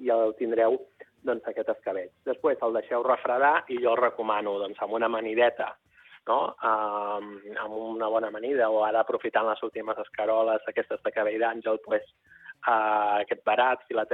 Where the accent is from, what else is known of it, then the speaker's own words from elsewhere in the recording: El Vendrell, Catalonia, Spain; soc del Baix Penedès, el Vendrell